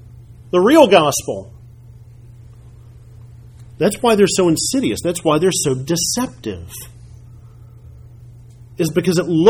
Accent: Dayton, United States; So right now in my hometown of Dayton, I mean, in this little town with small town politics

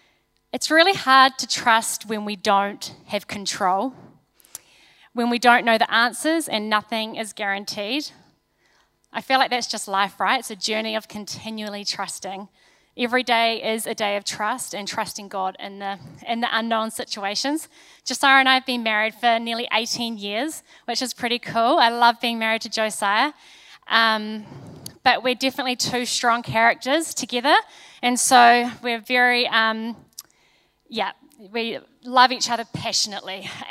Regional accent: Nelson, New Zealand; also born or lived in Wellington; now in Auckland, New Zealand; I was born in Wellington, which is a pretty special place. And I left there when I was four and moved to Nelson. That's where I had a chunk of my life.

